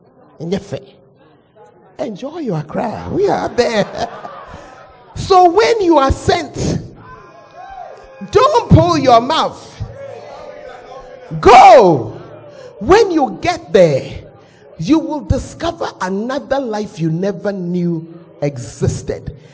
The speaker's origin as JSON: {"language": "English", "town": "Accra", "region": "Greater Accra", "country": "Ghana", "moved": "yes", "said": "I am a girl from Accra. I come from Ozu, and my husband is from Agbola around Jamestown. Please, we are gas. But for 37 years, we have not lived in Accra, and we don't plan to come back."}